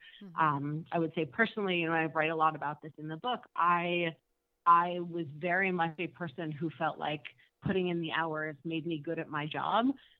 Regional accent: United States; I grew up in the States and I'm American, but I was taking mat leave in Canada

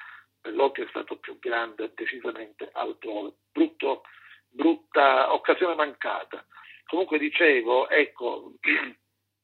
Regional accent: Palermo, Sicily, Italy; Lo dico non tanto e soltanto come siciliano palermitano

